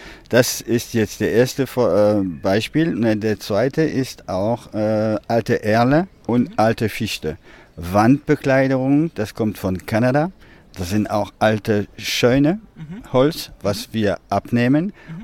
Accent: Auvergne-Rhône-Alpes, France; German is a second language; Aus Frankreich, genau. Wir sind ein kleiner Familienbetrieb, eine Manufaktur in Chamonix, in die Alpen, kurz neben die Schweiz. Und da sitzen wir seit 30 Jahren.

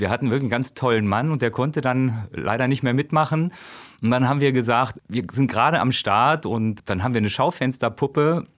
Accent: Lower Saxony, Germany; Ja, tatsächlich bin ich groß geworden in der Nähe von Celle, in so einer Siedlung.

